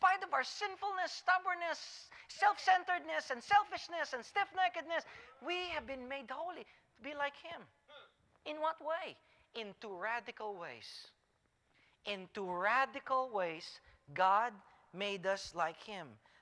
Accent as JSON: {"language": "English", "country": "Philippines", "second_language": "English", "said": "Why? I'm Filipino. It didn't matter. That's not my first language anyways."}